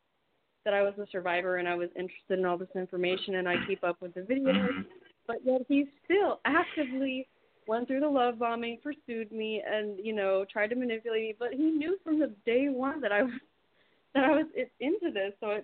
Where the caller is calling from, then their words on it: Miami, Florida, United States; I'm calling from Miami.